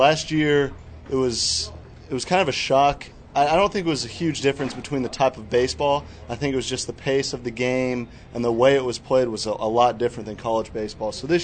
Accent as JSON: {"language": "English", "town": "Wichita", "region": "Kansas", "country": "United States", "tie": "born or raised there", "said": "I was actually born and raised in Wichita, Kansas."}